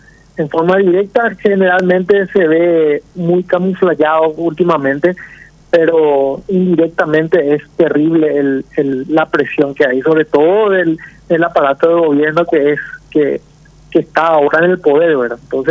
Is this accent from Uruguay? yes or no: no; Paraguay